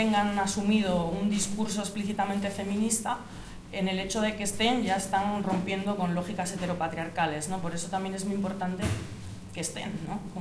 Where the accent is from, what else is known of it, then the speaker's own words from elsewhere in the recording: Sopelana, Basque Country, Spain; vine con una amiga desde, bueno, yo soy de Sopelana y vinimos en coche desde Sope una amiga y yo a un concierto